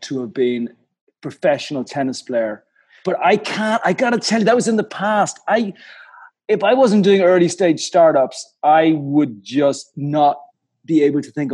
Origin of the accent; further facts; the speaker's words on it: Ireland; I'm Irish